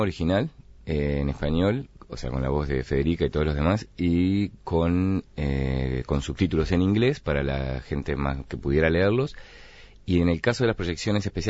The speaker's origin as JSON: {"language": "Spanish", "region": "Rocha", "country": "Uruguay", "tie": "born or raised there", "lives_now": "Montevideo, Uruguay", "said": "yo crecí hasta en Rocha hasta los 19 años"}